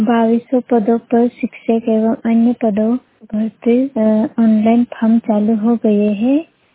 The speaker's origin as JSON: {"language": "Hindi", "town": "Anjad", "region": "Madhya Pradesh", "country": "India", "said": "मैं बड़वानी जिले के ग्राम अंजाड़े की निवासी हूँ।"}